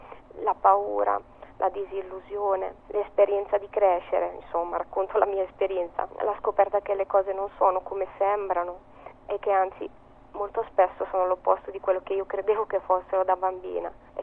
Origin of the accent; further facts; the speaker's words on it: San Marino; E sì, sono cresciuta nella Repubblica di San Marino, in campagna